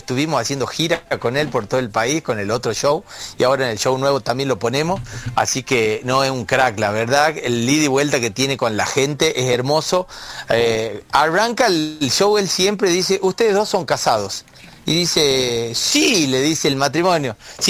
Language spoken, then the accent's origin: Spanish; Tucumán, Argentina; como me caracteriza en todos los shows como buen tucumano